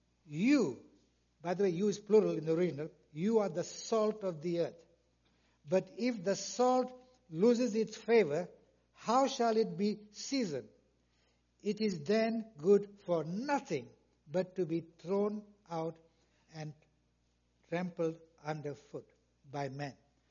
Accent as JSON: {"language": "English", "country": "Kenya", "tie": "born or raised there", "moved": "as an adult", "said": "I was born and raised in Kenya. I spent 35 years of my life in Kenya."}